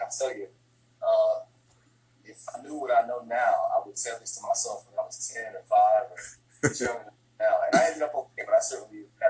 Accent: Houston, Texas, United States; born and raised in Houston, Texas.

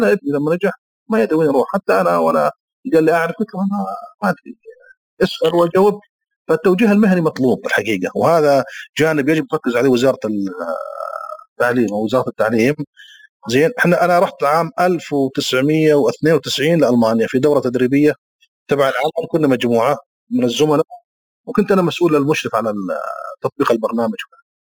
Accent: Saudi Arabia; لا موجود عندنا بالسعودية.

